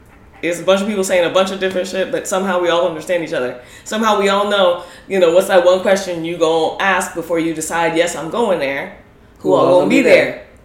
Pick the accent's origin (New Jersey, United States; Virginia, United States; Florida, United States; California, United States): New Jersey, United States; And you're 10 years older than me, and I'm from North Jersey, and we are different people.